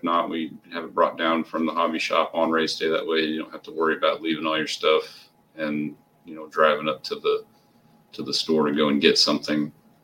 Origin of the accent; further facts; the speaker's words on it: Illinois, United States; I'm originally from Illinois, and I would have loved to have something like that up there.